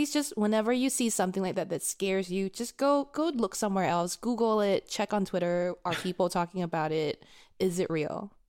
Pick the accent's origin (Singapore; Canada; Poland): Singapore; I'm Singaporean